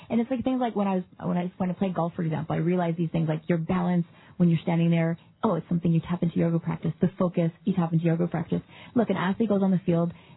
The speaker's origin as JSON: {"language": "English", "town": "Toronto", "region": "Ontario", "country": "Canada", "tie": "born or raised there", "said": "I was at Air Canada Center."}